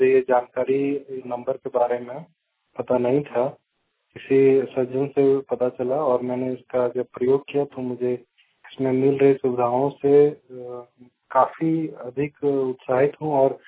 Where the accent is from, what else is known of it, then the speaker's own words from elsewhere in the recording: Babhani, Jharkhand, India; मेरा प्रखंड धनवार है और मेरा गांव बभनी है।